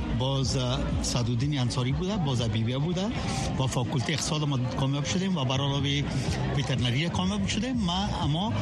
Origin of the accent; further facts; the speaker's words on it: Afghanistan; ما هنوزم افغان هستیم، همه چیز افغانی است